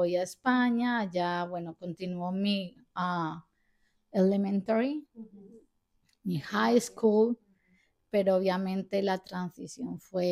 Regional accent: Colombia; born there; Bueno, pues yo nací en Colombia un bendecido 15 de abril de 1990 a las...

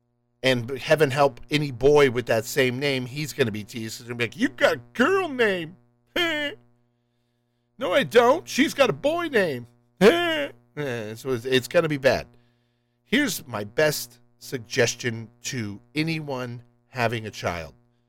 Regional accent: the South, United States; Not to make fun of my Southern brothers and sisters, being that I am from the South.

